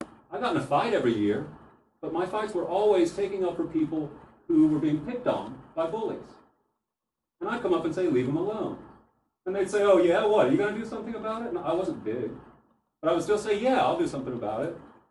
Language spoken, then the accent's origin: English; Tennessee, United States; I grew up in Tennessee.